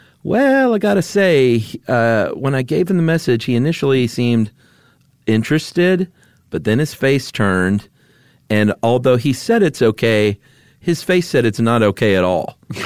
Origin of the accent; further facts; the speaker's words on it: Atlanta, Georgia, United States; And growing up in Atlanta, seeing everyone with those shirts on the 4th of July